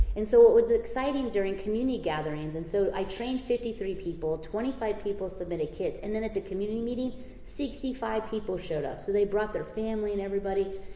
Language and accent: English; Arizona, United States; So I'm from Arizona, and this is what it looks like.